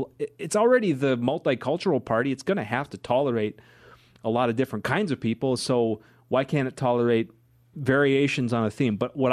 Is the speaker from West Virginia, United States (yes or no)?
no; Minnesota, United States; I'd say that as a Minnesotan, we were a product of that.